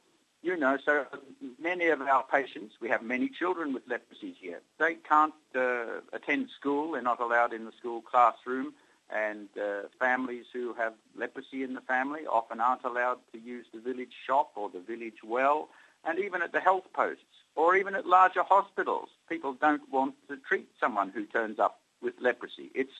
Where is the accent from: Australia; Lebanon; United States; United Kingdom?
Australia; moved away as an adult; now in Nepal; Well, I'm an Aussie.